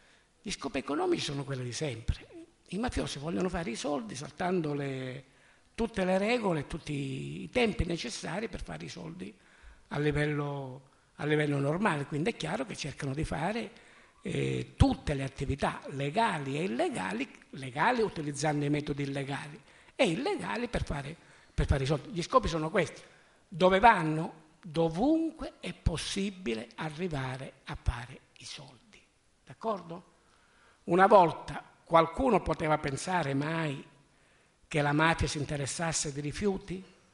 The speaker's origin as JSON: {"language": "Italian", "region": "Calabria", "country": "Italy", "said": "Io sono calabrese"}